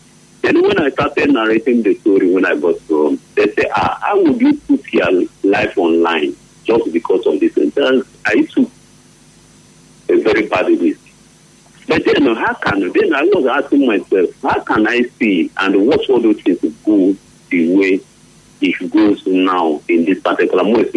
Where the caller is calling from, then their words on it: United States; I'm calling you from America.